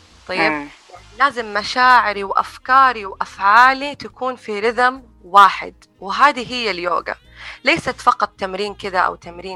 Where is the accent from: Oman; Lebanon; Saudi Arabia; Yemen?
Saudi Arabia; also born or lived in abroad; بحكم أني أنا كنت عايشة برا السنين هذه كلها. وجدت أنه تجربتي في طفولتي هنا في السعودية هي حجر الأساس حقي، فمهما أنا عشت برا فأنا حأرجع وأكون